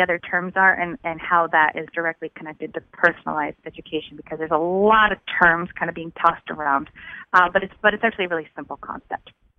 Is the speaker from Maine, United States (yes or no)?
yes; Brunswick, Maine, United States; Well, I said Harriet Beecher Stowe is actually from my hometown, Brunswick, Maine. And the elementary school in my town where my little niece goes to school is called the Harriet Beecher Stowe School.